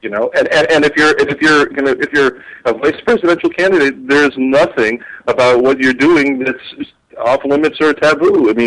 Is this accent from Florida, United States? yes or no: yes; Florida, United States; I'm born and raised in South Florida, and I've lived here most of my life in a few other places as well.